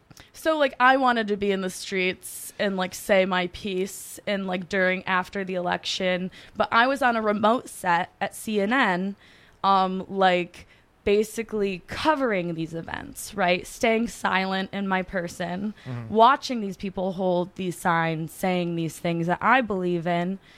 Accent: Detroit, Michigan, United States; I grew up in Detroit watching like Kwame Kilpatrick, like, you know, be run our city like poorly

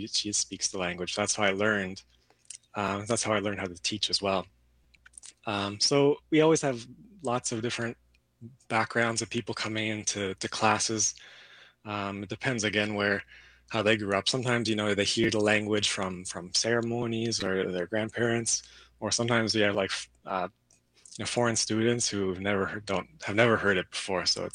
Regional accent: Canada; now in United States; I'm from Canada originally.

